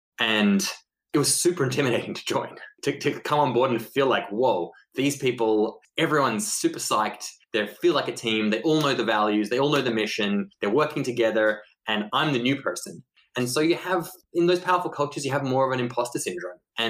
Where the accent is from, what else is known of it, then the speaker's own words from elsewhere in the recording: Sydney, New South Wales, Australia; moved away as an adult; So I grew up in Sydney, never left Australia until I was 18. And then they got me on a plane to Sri Lanka.